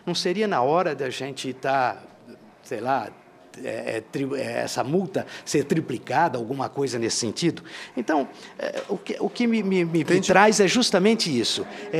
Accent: Goiás, Brazil; eu sou do estado de Goiás

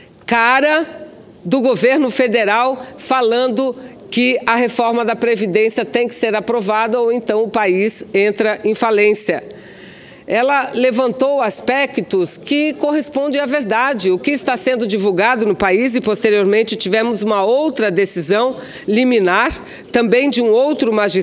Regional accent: Manaus, Amazonas, Brazil; Semana passada eu estive no T1, lá da minha cidade de Manaus

